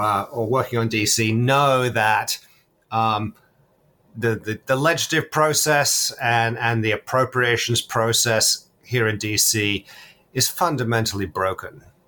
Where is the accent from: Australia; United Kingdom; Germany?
United Kingdom; now in United States; I'm British originally